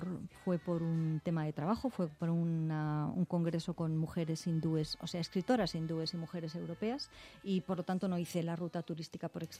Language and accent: Spanish; Llodio, Basque Country, Spain; also born or lived in Bilbao; yo soy bilbaína, pero también soy alavesa, que es donde me crié. Me crié en Llodio.